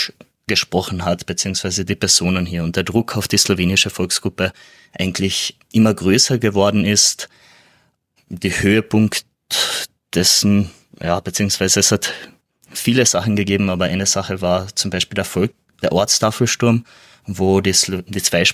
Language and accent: German; Klagenfurt, Carinthia, Austria; Ich bin in Klagenfurt aufgewachsen, beziehungsweise meine Mutter kommt aus Bleiburg, beziehungsweise Wiederndorf, das ist ein kleiner Ort in Bleiburg und mein Vater kommt eigentlich aus Italien, aus Triest